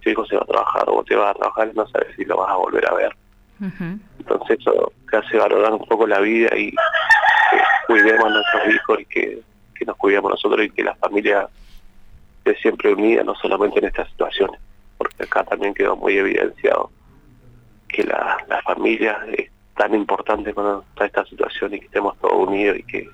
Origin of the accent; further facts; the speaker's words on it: Argentina; como pasa siempre y nos pasa como argentinos